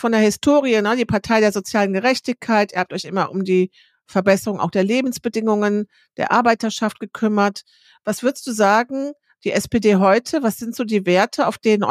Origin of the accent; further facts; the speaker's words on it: Rhineland, Germany; ich komme ja aus dem Rheinland, also man hört das ja.